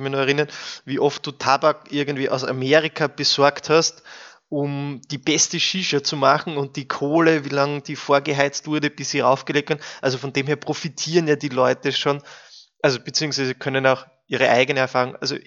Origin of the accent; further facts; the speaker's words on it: Austria; ist das viel mehr zu einer Kultur geworden und halt viel offener als wie bei uns in Österreich